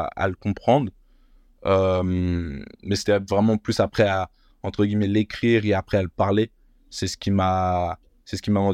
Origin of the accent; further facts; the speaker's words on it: France; accent: French; j'ai l'accent français.